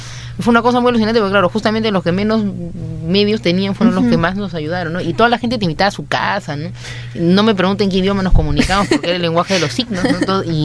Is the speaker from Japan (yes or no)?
no; Peru; now in Europe; no para venir a Perú a visitar a mi familia, eso, sino para irme a otro continente. Y porque después del viaje a Marruecos ahí me dieron muchas ganas de regresar a mi país.